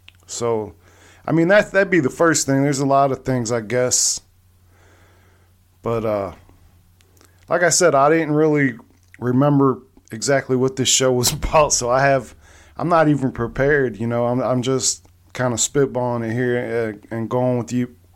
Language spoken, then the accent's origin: English; Long Beach, California, United States; born there; I was born out there because my dad was in the military. I was also in the military, but I was born out there in Long Beach.